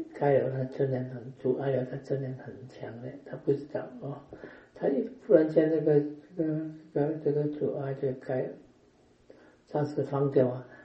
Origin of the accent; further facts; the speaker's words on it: Penang, Malaysia; 因为我们槟城那边啊